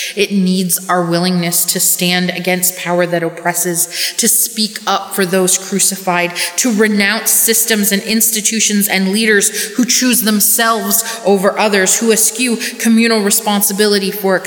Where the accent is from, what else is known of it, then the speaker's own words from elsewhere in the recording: Canada; I grew up in Canada in a middle-class home.